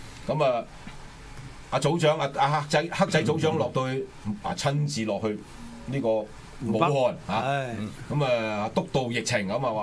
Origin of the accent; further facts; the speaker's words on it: China; 唉，我哋中國人俾人睇低啊！